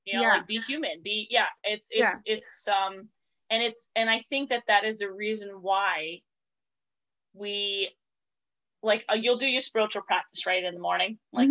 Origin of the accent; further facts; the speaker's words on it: Queens, New York, United States; let's put it out there, we're both from Italian backgrounds, Queens, very